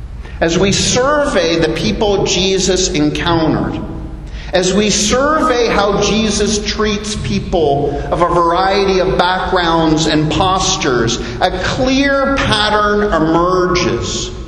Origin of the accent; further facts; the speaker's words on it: Canada; now in Bahamas; As a Canadian, I was raised to always defer to the other person, to let others go ahead of you, to open doors for others.